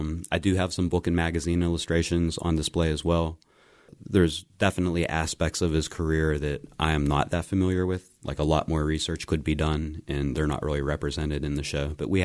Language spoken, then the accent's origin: English; Swissvale, Pennsylvania, United States; When I was younger, I grew up in Swissville. I used to shop at the Record Hut. It's a lot of real interesting kind of music and record culture just out of my neighborhood